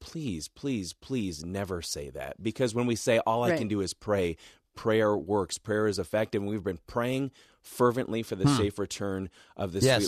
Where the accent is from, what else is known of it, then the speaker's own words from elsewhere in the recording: Rice Lake, Wisconsin, United States; I mean, and I grew up in Rice Lake, which meant I was in Barron all the time, to the library and the BACC and 4-H meetings and all those different things.